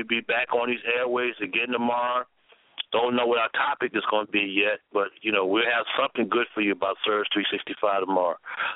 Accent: Baltimore, Maryland, United States; heading back up to my hometown of Baltimore, Maryland, to do some business

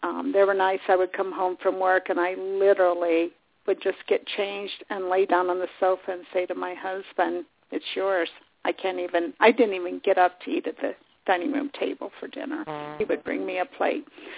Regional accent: Indiana, United States; now in Asheville, United States; I relate because I'm originally from Indiana, so I kind of consider all of that Midwestern, and now I live in Asheville, North Carolina

